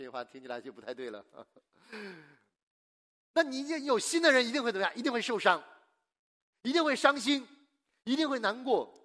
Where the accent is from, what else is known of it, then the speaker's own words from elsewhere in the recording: China; 我们中国人啊，其实是很跟佛教的渊源很深。